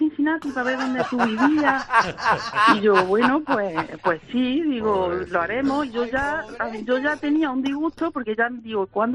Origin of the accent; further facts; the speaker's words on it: Andújar, Andalusia, Spain; yo soy de aquí de Linares, soy de aquí de, vamos, soy de Andújar, vivo en Linares, soy de aquí de Jaén.